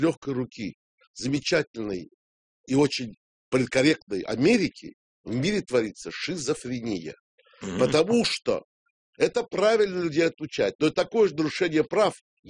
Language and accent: Russian; Georgia; Вот я тоже прекрасный грузин.